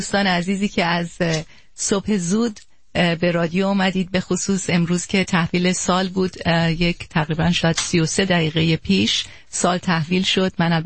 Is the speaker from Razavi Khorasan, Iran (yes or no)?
no; Shiraz, Fars, Iran; born there; من فقط متولد شیراز هستم